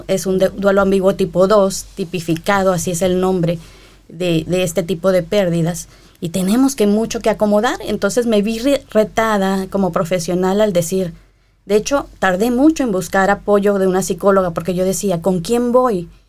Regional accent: Coatzacoalcos, Veracruz, Mexico; mi provincia, porque yo no soy de la capital de México, Coatzacoalcos, Veracruz, mi terruño.

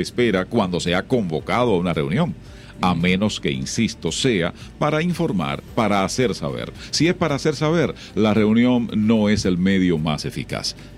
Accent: Santiago Rodríguez, Dominican Republic; una autoridad de mi pueblo, de Santiago Rodríguez, me invitaba a una reunión

